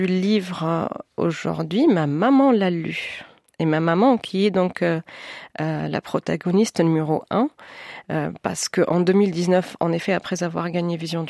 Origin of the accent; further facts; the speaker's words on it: Geneva, Switzerland; also born or lived in France; je suis née en France, que j'ai des parents expats, que j'ai tourné avec eux dans plusieurs pays, que j'ai grandi en Suisse qui est, parfois, je dis c'est chez moi à Genève.